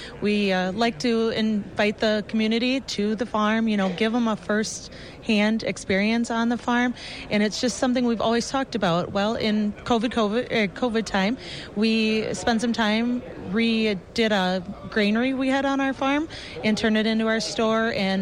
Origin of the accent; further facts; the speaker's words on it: Wisconsin, United States; And I said I was from Wisconsin.